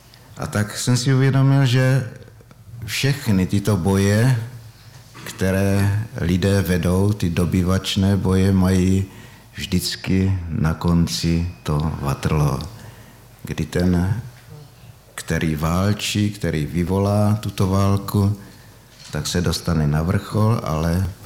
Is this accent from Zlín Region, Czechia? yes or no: yes; Zlín, Zlín Region, Czechia; tak jsem ze Zlína a do Brna jsem jezdil poměrně velmi často.